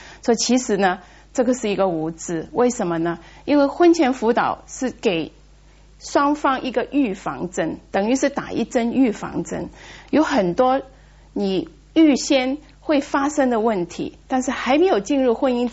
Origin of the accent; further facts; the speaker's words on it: China; 这个是我们中国人文化里面一个特有的一个指向。